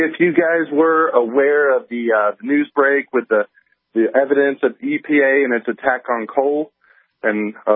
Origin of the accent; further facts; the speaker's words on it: West Virginia, United States; you know I'm from West Virginia, so we've been aware of this attack on coal for a while now.